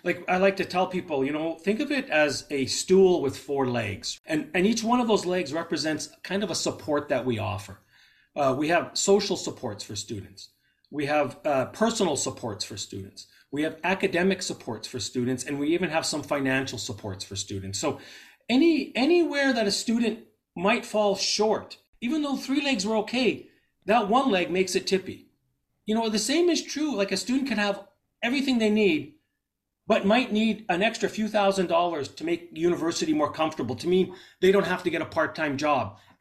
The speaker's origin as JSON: {"language": "English", "town": "Winnipeg", "region": "Manitoba", "country": "Canada", "tie": "born or raised there", "said": "Even though I was raised in Winnipeg and I had a lot of the privileges of being in an urban school"}